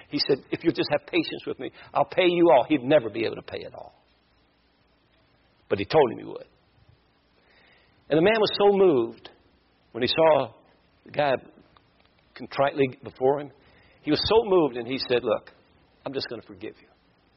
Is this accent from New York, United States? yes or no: no; Kentucky, United States; I read a book. Surprising, isn't it? I'm from Kentucky and I read a book.